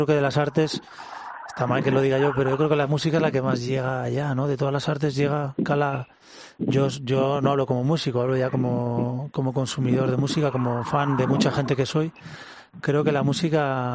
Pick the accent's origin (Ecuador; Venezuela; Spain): Spain; Reinosa, Cantabria; Yo vivo a caballo entre Cantabria, que soy de Cantabria, soy de Reynosa, un pueblecillo muy pequeño al sur de Cantabria, en la montaña, y Madrid, en Torrelodones.